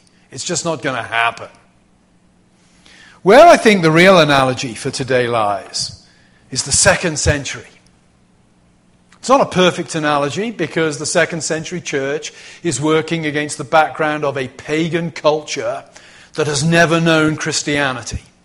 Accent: United Kingdom; now in United States; I think one of the advantages of coming from Britain to the States is I was converted in the mid-1980s in England.

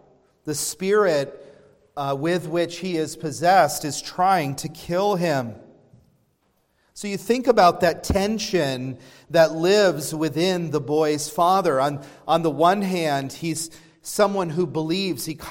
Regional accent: Pennsylvania, United States; You know, I grew up in Northwest Pennsylvania. There was an Amish community that wasn't too far from where I lived.

